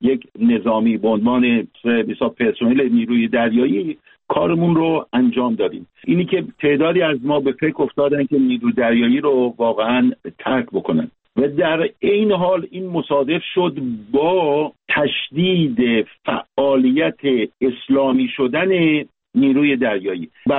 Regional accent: Iran; moved away as an adult; من توانستم که به طور قانونی از ایران خارج بشم.

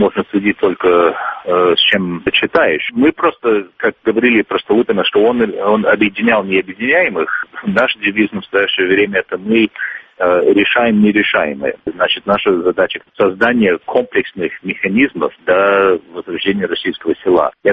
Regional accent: San Francisco, California, United States; now in Russia; Я родился в Сан-Франциско

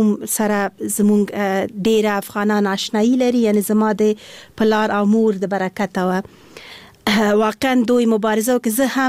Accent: Kabul, Afghanistan; born there; also born or lived in Khost; زه د افغانستان یم ماته هیڅ فرق نه لري خو په هر صورت باندې بیا هم یو ولایت پورې اړه نیسو زه د اصلا پلار مې د خوست مور مې د پکتیا ده او زه په خپل کابل کې زیږیدلم خو په هر صورت د خوست تل کېږم

